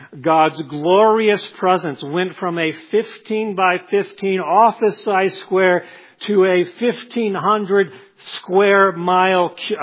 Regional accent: Oklahoma, United States; although I love my hometown, Oklahoma, and my home state.

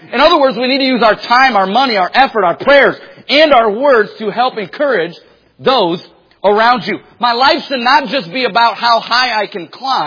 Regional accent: Michigan, United States; now in Portland, United States; I grew up in Michigan. Coffee was like, I mean, there was coffee shops around, but moving out here to Portland, it's like, good night, there's a Starbucks every 3 feet.

